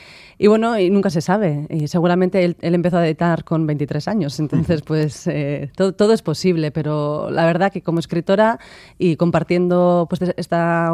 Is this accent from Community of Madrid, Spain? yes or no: no; Elgoibar, Basque Country, Spain; Yo soy del Goibar, un pueblo industrial con muchas identidades que conviven.